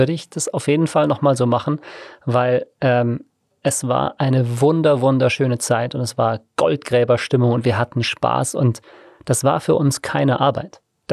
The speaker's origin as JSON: {"language": "German", "town": "Tegernsee", "region": "Bavaria", "country": "Germany", "tie": "born or raised there", "said": "Also ich bin am Tegernsee aufgewachsen, ganz konkret auf einem Hügel, der den gesamten Tegernsee überblickt."}